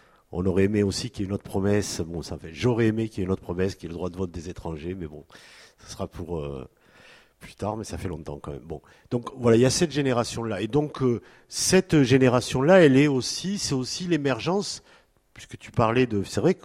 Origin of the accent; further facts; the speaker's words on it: Bordeaux, Nouvelle-Aquitaine, France; born there; moi, je suis né en France. Donc, bon, ici, on n'est pas à Toulouse, je peux le dire. Je suis né à Bordeaux.